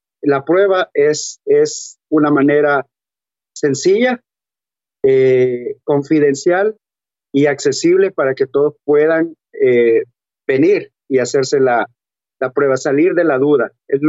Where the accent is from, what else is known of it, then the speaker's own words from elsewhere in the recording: El Salvador; now in Washington, United States; inicié una lucha contra el gobierno salvadoreño, ¿verdad? Presenté una demanda ante la Corte Suprema en mi país.